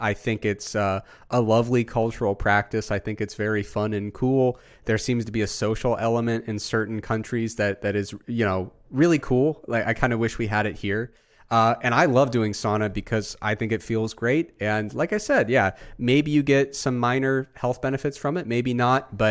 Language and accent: English; Midwest, United States; But because I'm from the Midwest, I cannot be rude.